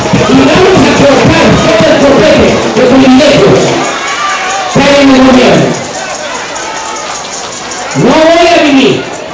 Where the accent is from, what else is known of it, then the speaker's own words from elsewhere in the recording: Tepetitán, Tabasco, Mexico; Yo vengo de un pueblo como Salina Cruz, más pequeño que Salina Cruz. Mi pueblo es el Petitán, lo digo con mucho orgullo